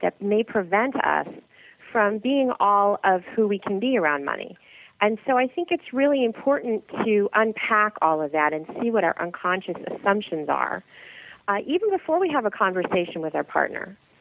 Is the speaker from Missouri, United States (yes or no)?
yes; St. Louis, Missouri, United States; I grew up in the Midwest. And my mother loved to have the air conditioning down to 72 in St. Louis in the summer when it was very humid.